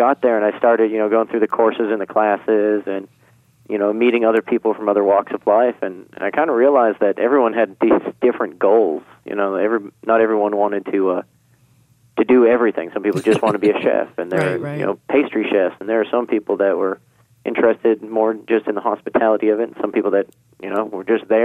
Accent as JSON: {"language": "English", "region": "New Hampshire", "country": "United States", "tie": "born or raised there", "said": "So I grew up in New Hampshire. So Tennessee is definitely a ways away and it was never a place I thought I would end up."}